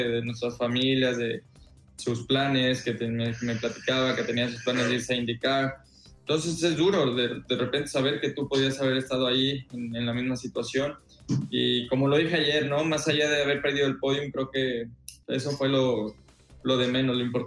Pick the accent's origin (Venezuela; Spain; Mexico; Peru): Mexico; creo que como mexicanos no será normal hablar de Fórmula 1